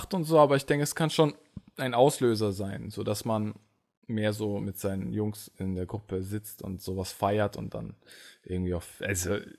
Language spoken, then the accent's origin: German; India; Ich bin Inder.